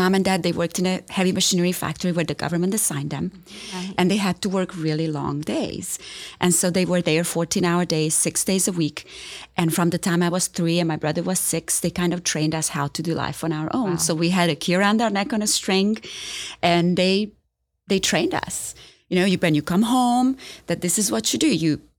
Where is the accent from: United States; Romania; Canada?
Romania; English is a second language; I grew up in Romania, so nobody should be surprised by this accent that they hear, right? But growing up in Romania, we grew up under communism.